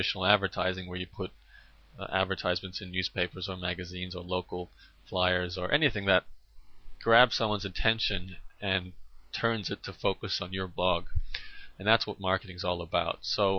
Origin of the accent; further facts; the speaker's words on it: Brisbane, Queensland, Australia; I'm from Brisbane.